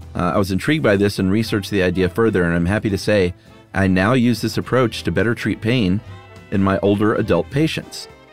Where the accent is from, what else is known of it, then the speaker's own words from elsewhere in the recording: Michigan, United States; Hey, guys … I'm a physician from Michigan who's been listening for many years.